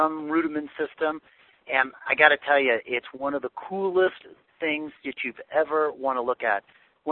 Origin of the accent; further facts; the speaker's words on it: San Francisco, California, United States; I'm from San Francisco.